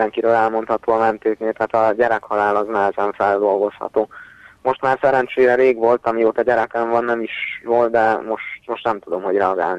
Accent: Baja, Bács-Kiskun, Hungary; born there; now in Bácsbokod, Hungary; Baján születtem, és Bácsbokodon élek.

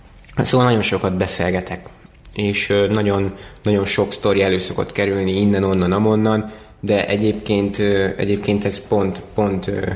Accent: Kazincbarcika, Borsod-Abaúj-Zemplén, Hungary; born there; now in Budapest, Hungary; mentem Kazincbarcikán a busszal, ott születtem, az az első számú otthonom Budapest után

